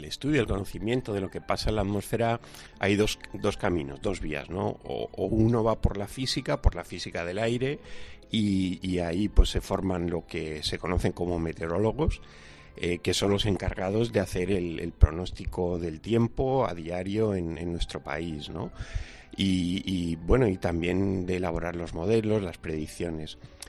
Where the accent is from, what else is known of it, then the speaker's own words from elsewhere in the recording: Alicante, Valencian Community, Spain; born there; Sí, nací en Alicante.